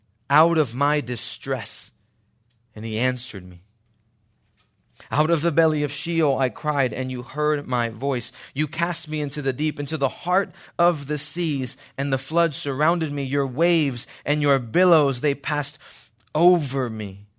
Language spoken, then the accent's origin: English; East Coast, United States; Even growing up on the East Coast, the summers for us, high temperatures of 89 degrees.